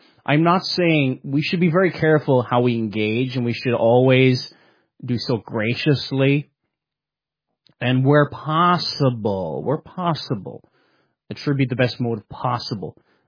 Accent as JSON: {"language": "English", "town": "Cork", "region": "Munster", "country": "Ireland", "said": "I'm from the Republic of Ireland in Cork"}